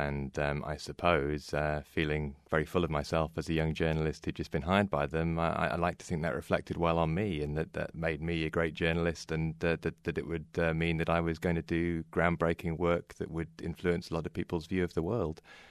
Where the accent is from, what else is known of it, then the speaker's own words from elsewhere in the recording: Netherlands; But I lived abroad when I was young. I grew up partly in Holland.